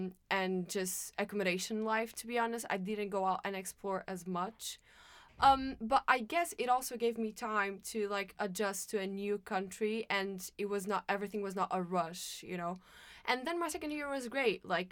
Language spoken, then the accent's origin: English; Portugal; moved away as an adult; now in United Kingdom; I'm from Portugal, and I came to the UK to study because I wanted to seek more opportunities.